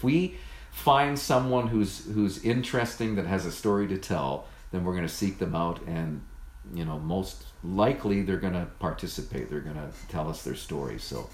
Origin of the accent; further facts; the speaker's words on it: Victoria, Australia; I mean, it's my hometown. And, you know, I actually live about 3 kilometers from where I grew up. My house is like just down the road from my childhood home. Wow. So there was no real thought about leaving Victoria.